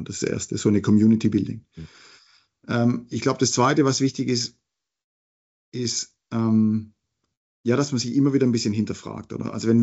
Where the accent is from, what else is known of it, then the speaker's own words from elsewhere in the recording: Baden-Württemberg, Germany; accent: Swabian; now in Switzerland; man hört es an meinem Akzent, ich bin Schwabe und bin in die Schweiz migriert vor 17 Jahren.